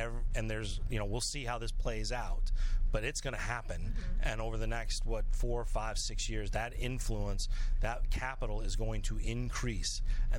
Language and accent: English; Chicago, Illinois, United States; born there; So I was born in Chicago, so I think most podcasts. So I have a fondness for it, but I have a lot of relatives who really care about the baseball teams there.